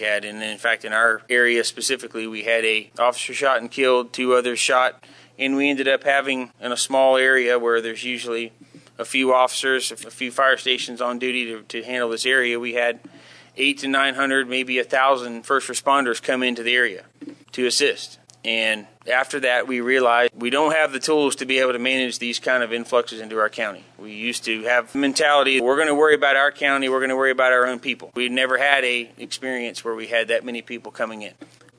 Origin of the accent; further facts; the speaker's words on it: Orlando, Florida, United States; I'm also originally from Central Florida, from the Orlando area